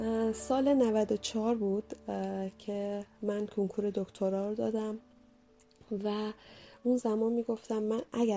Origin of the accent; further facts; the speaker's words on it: northern Iran, Iran; چون من اصالتا شمالی هستم،